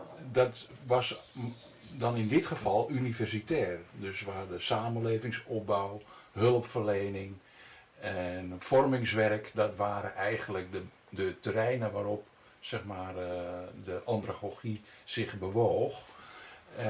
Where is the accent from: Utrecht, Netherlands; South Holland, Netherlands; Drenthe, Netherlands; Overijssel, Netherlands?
Overijssel, Netherlands; Zwolle; Ik kwam uit Zwolle.